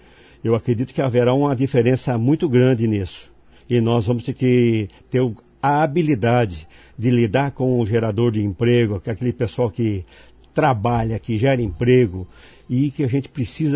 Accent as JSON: {"language": "Portuguese", "region": "Paraná", "country": "Brazil", "tie": "born or raised there", "said": "Desde quando eu nasci lá no Pinguim, fica perto aqui, aliás, eu nasci em Sabáudia, morei no Pinguim desde um ano de idade. Viemos para o Jardim Alvorada"}